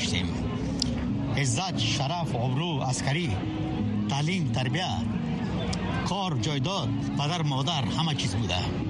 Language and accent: Persian; Afghanistan; ما هنوزم افغان هستیم، همه چیز افغانی است